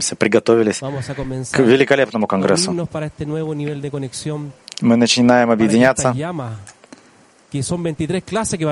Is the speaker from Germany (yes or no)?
no; Tandil, Buenos Aires Province, Argentina; Мы с ним познакомились в моем родном городе Тандиль, это в Аргентине. И мы вместе росли.